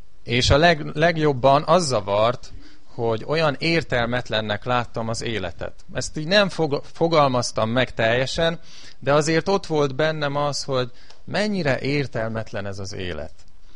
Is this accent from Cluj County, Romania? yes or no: no; Covasna, Romania; Hát én a Székelyföldről származom, ott nőttem fel, Kovászna városban, és emlékszem